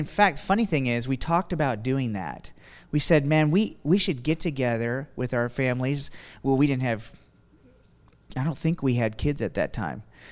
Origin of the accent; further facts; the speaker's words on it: Kansas, United States; moved away; also born or lived in Ohio; originally from Kansas, and then about 12 or 13 years ago, I don't quite remember now, my wife and I moved from Kansas to northeastern Ohio, just down the road from you guys in Fredericksburg, Ohio